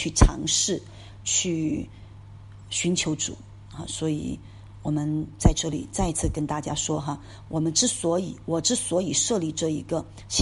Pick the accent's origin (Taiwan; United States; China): China; 因为毕竟有一句话，我们中国人说物以稀为贵吧